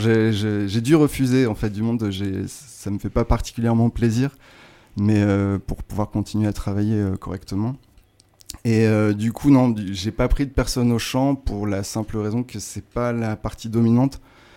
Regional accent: Hauts-de-France, France; Moi, je viens du Nord de la France

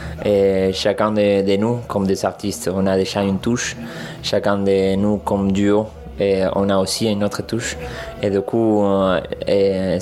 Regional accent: Argentina; French is a second language; moved away as an adult; now in France; Je viens de l'Argentine. Ça fait 7 ans que je suis ici en France pour faire mes études dans les arts du cirque.

